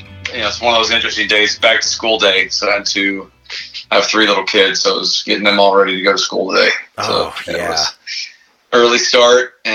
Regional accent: Dallas, Texas, United States; moved away as an adult; now in Tampa, United States; Originally I'm from Dallas, Texas, or the Dallas-Fort Worth area, really.

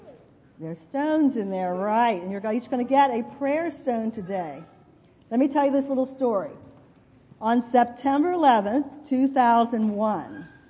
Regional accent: Shanksville, Pennsylvania, United States; in a little town called Shanksville in Pennsylvania. Guess what? That is my hometown.

